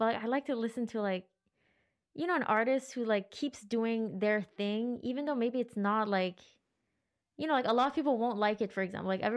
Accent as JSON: {"language": "English", "town": "Gatineau", "region": "Quebec", "country": "Canada", "tie": "born or raised there", "said": "I grew up in Gatineau, which is like, it's not much going on there."}